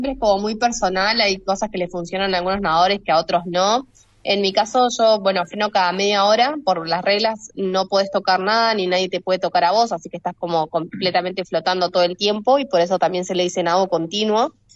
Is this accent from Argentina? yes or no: no; Mexico; Creo que no es tan picante como nos hacen fama.